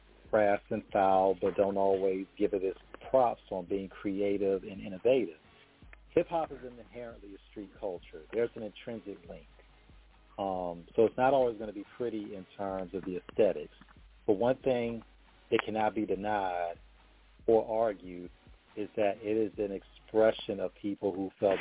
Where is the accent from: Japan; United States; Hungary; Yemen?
United States; Hampton Roads, Virginia; from my hometown of Hampton Roads, Virginia